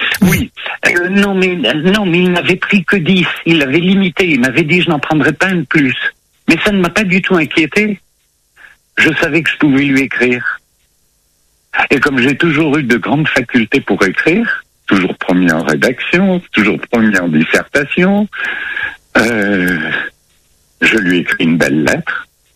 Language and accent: French; Bordeaux, Nouvelle-Aquitaine, France; Je suis bordelais.